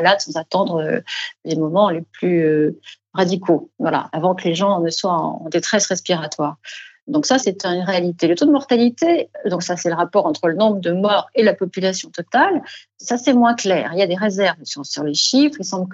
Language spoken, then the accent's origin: French; Germany; Et ils n'ont pas eu à imposer un confinement aussi strict que chez nous en Allemagne.